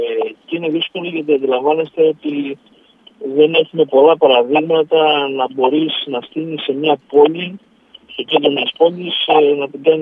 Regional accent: Patras, Western Greece, Greece; όλοι μας σαν πατρινοί να το διαφημίζουμε

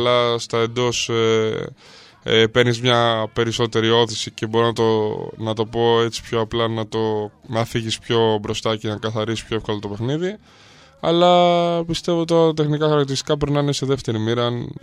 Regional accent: Heraklion, Crete, Greece; now in Athens, Greece; η καταγωγή μου βασικά είναι από το Ρέθυμνο, από την Κρήτη. Μεγάλωσα όμως και έζησα 16 χρόνια στο Ηράκλειο για οικογενειακούς λόγους και κυρίως για λόγους της δουλειάς των γονιών μου. Αναγκαστικά ανέβηκα Αθήνα σε ηλικία 16 ετών.

